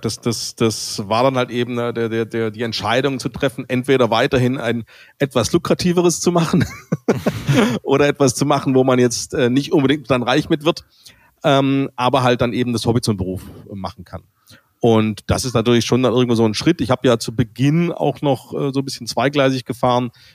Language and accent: German; Stuttgart, Baden-Württemberg, Germany; born there; now in Cologne, Germany; gebürtiger Stuttgarter Schwabe, wohne jetzt aber schon eine längere Zeit in Köln.